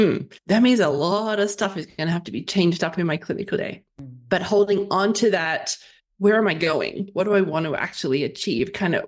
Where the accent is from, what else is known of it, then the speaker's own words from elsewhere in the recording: Australia; So I'm from Australia